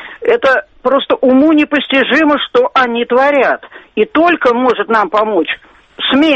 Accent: Moscow, Russia; Я родилась в Москве очень давно. И живу сейчас в центре, и жила в центре.

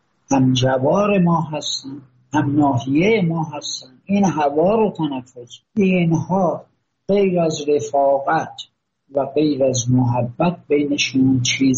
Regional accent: Iran

